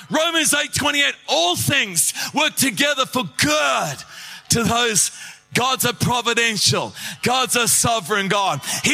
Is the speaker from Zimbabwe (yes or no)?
no; England, United Kingdom; now in Australia; My dad came over. We came over from England back in 1965, a long time ago.